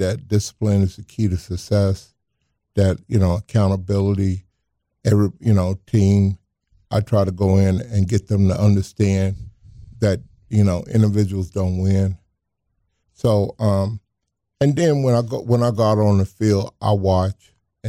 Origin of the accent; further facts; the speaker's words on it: the South, United States; I grew up in the South. We was in the church or in the church during Sunday.